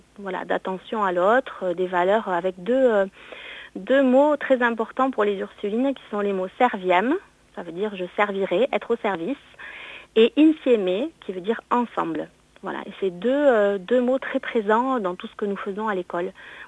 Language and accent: French; Bayonne, Nouvelle-Aquitaine, France; Moi, je suis originaire de Bayonne.